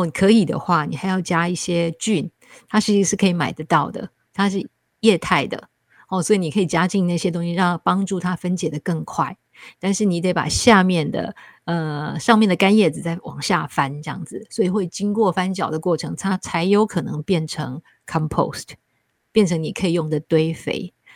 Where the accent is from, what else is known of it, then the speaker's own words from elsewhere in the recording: Taiwan; 因为我自己是从台湾来的，台湾人特别喜欢去日本旅游